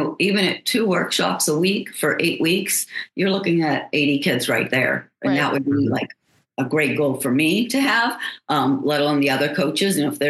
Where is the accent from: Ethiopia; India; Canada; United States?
United States; Pittsburgh, Pennsylvania; I grew up in Pittsburgh too, so a lot of hills, so a lot of challenges for a little kid